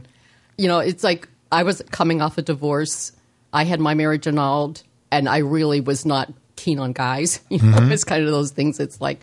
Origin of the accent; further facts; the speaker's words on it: Wilkinsburg, Pennsylvania, United States; and this was the church I grew up in Wilkinsburg, Pennsylvania.